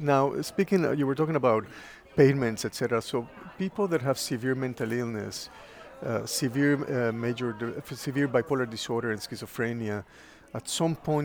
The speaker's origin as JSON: {"language": "English", "region": "Mexico City", "country": "Mexico", "tie": "born or raised there", "said": "Mexico City, yes."}